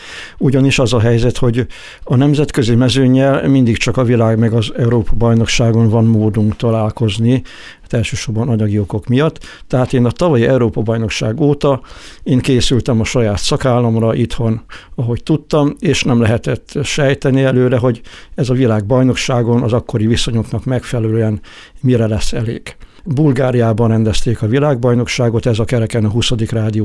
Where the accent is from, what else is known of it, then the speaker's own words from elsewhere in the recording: Debrecen, Hajdú-Bihar, Hungary; moved away as an adult; now in Miskolc, Hungary; mert hogy én debreceni születésű vagyok, ott nőttem fel gyakorlatilag a Nagyerdőn